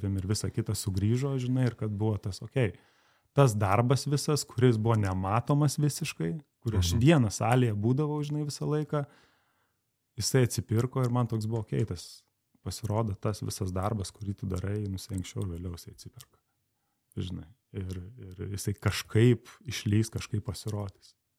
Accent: Vilnius, Vilnius County, Lithuania; Aš iš Vilniaus esu.

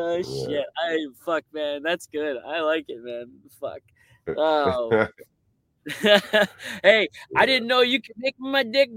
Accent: Ontario, Canada; And we're from Ontario originally. And we went up north there it's not really north, but I'm from the deep south of Ontario.

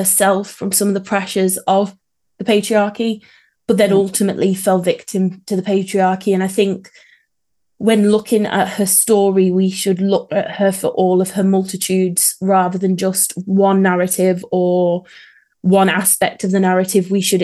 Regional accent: Madeley Wood, West Midlands, United Kingdom; I'm from the East Shropshire coalfield. I wouldn't say, oh, by the way, I'm from Telford. Well, Telford didn't exist then, but I wouldn't go, yeah, so I'm from Madeley Wood.

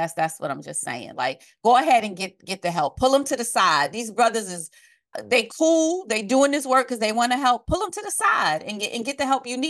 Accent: Brooklyn, New York, United States; And we grew up in Brooklyn, New York in the 80s.

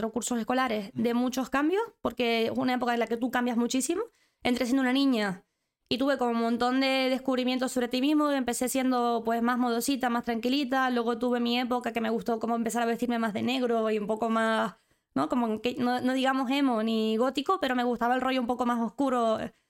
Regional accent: La Orotava, Canary Islands, Spain; yo soy del norte de la isla, precisamente de La Orotava, pero yo comienzo lo que es la primaria, bueno, la educación infantil y primaria en Puerto de la Cruz, en un colegio público

